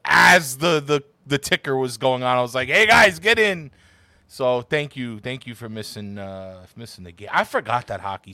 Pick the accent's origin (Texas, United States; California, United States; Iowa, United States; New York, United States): New York, United States; Astoria; I'm from Little Athens, a.k.a. Astoria.